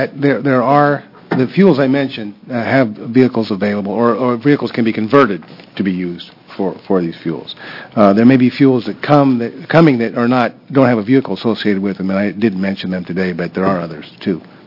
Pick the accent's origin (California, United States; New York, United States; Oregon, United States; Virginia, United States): Oregon, United States; Coos Bay; and I grew up in Coos Bay, so I remember this